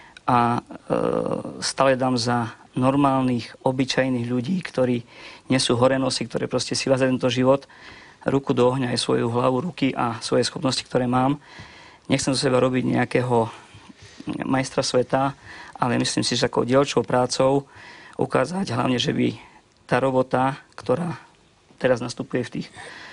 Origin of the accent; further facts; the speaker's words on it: Prešov, Prešov Region, Slovakia; Som Prešovčan, to znamená východňar. Som absolventom Vysokej školy poľnohospodárskej v Nitre